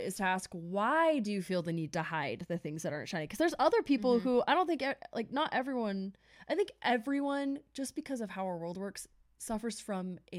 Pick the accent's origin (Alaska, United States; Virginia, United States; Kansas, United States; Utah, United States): Utah, United States; Morgan; So I was raised in Morgan, Utah. Shout out to Motown. It's a very small town, northern Utah.